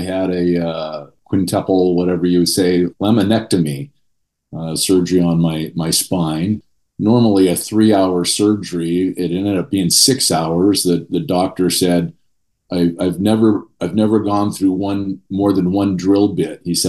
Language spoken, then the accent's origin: English; Connecticut, United States; also born or lived in Pacific Northwest; I was born in Connecticut, but we moved back and forth between the Northwest and Connecticut probably 5 or 6 times in my growing up years.